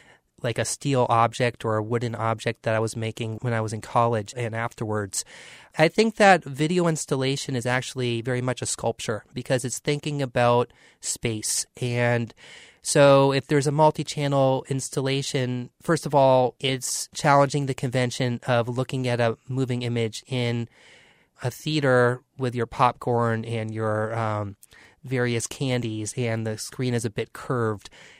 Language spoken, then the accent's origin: English; Boston, Massachusetts, United States; moved away as an adult; exhibiting in New England, where I was from, I'm from Boston, I decided to move